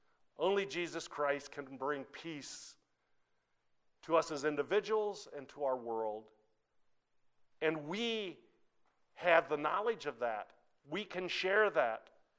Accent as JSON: {"language": "English", "town": "Abilene", "region": "Texas", "country": "United States", "tie": "born or raised there", "said": "I grew up here in Abilene."}